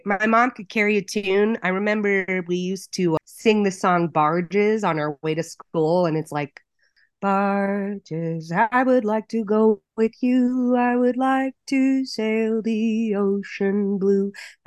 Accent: Tucson, Arizona, United States; born there; I was born in Tucson and I'm third generation.

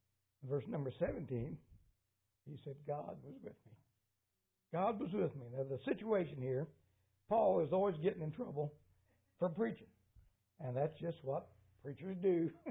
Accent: Indiana, United States; Listen, I grew up in Indiana in coal country. United Mine Workers of America. That was where I grew up.

